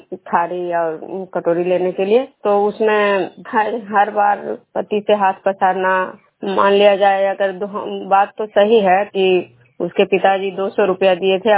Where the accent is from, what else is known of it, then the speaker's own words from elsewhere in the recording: Vishnupur, Bihar, India; मैं विष्णुपुर ग्राम खुदरा पंचायत नालंदा जिला नगरनसा प्रखंड की निवासी हूँ।